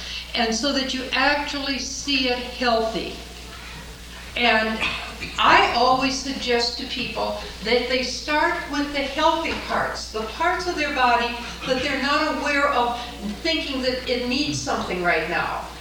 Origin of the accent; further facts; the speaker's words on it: Minnesota, United States; I come from Minnesota, and my place is always the front lawn.